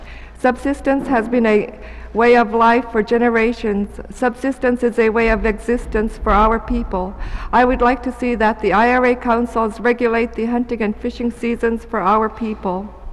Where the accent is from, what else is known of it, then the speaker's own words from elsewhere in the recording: Shaktoolik, Alaska, United States; I am from Shaktulik. Present population is 185.